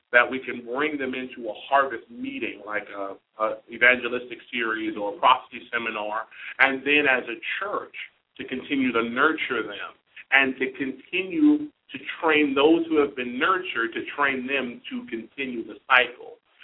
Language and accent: English; Palm Springs, California, United States; I was born in Palm Springs, California. Pretty much grew up there my whole life.